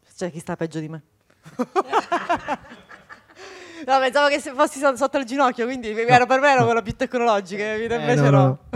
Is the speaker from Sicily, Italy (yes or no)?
yes; Sicily, Italy; io sono siciliana